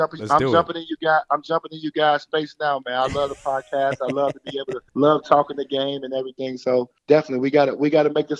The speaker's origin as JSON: {"language": "English", "town": "Chicago", "region": "Illinois", "country": "United States", "said": "So it's real simple where we came up with that from. We're both from the Southside of Chicago."}